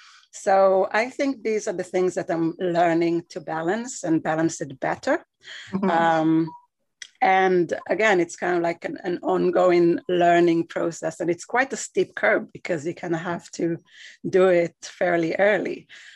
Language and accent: English; Israel; So I am originally from Israel. I grew up there. I lived there for quite a long time.